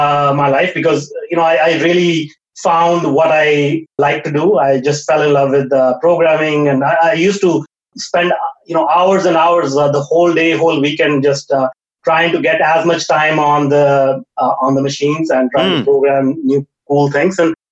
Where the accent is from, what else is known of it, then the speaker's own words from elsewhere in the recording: India; growing up in India in a small town, we're talking about like 20, 25 years ago, right?